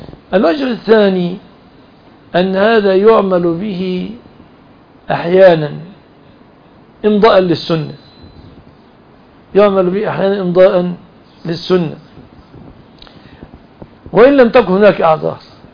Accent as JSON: {"language": "Arabic", "country": "Egypt", "said": "نحن كمصريين"}